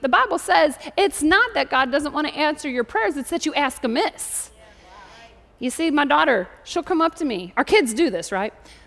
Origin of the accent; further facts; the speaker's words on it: Canada; I'm Canadian. I don't like hockey either. Don't tell anybody. I think I get disowned by Canada. It's a good thing I live here.